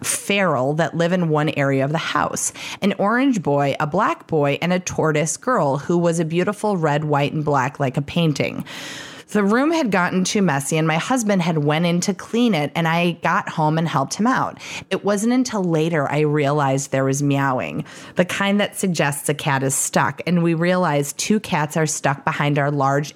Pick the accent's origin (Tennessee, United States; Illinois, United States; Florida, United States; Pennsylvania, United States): Illinois, United States; Chicago; He grew up in New York and I grew up in Chicago, but we was always been very close.